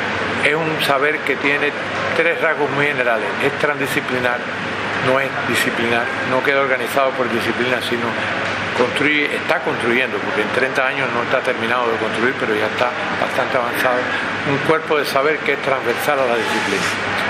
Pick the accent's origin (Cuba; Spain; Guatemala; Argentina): Cuba; Yo introduje en mi país, Cuba, este campo del saber